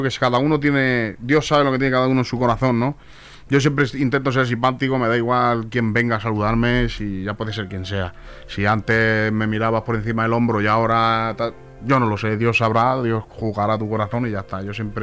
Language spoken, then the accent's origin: Spanish; Novelda, Valencian Community, Spain; al ser gitano también, de decir, pues mira, por eso